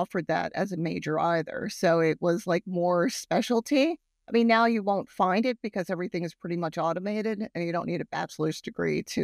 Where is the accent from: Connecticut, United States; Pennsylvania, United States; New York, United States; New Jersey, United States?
New York, United States; Well, I grew up in beautiful Rockland County, New York. And for those that are unfamiliar with that territory, it's about a half hour north of Manhattan.